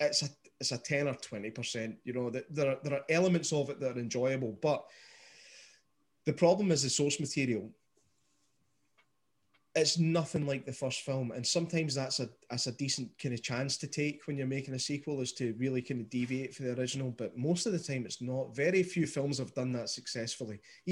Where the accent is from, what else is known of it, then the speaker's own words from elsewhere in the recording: Scotland, United Kingdom; Because I'm a Scottish guy